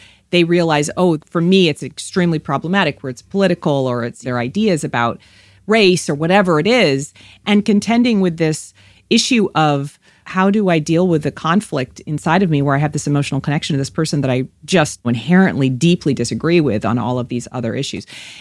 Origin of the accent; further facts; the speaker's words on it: the North, United States; I grew up in the North with a bunch of pinko communist lefties.